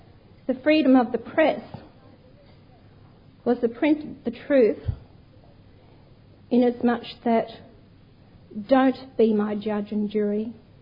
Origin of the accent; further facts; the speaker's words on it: Queensland, Australia; considering I'm a Queenslander.